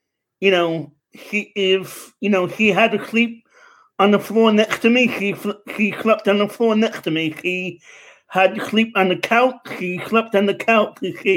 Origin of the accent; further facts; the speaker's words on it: New York City, New York, United States; also born or lived in Long Island; now in Pennsylvania, United States; I grew up in Queens, New York for the most of my life, and then on Long Island. I just moved to Pennsylvania seven or eight months ago now.